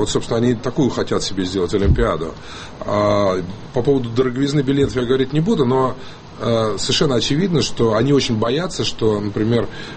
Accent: Sochi, Krasnodar Krai, Russia; born there; Ну, во-первых, я родился в Сочи много лет назад.

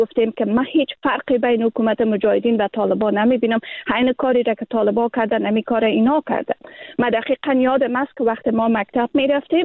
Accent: Afghanistan; از ماهایی که در بیرون از افغانستان هستیم

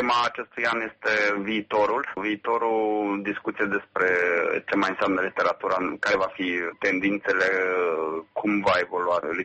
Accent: Romania; Eu din România.

